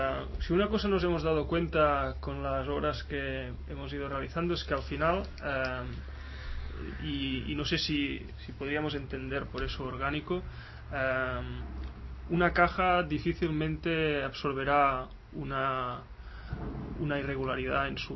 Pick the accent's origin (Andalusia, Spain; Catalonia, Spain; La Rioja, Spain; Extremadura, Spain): Catalonia, Spain; accent: central Catalan; Yo tengo un acento mucho más de la Cataluña central, como se puede notar, ¿no?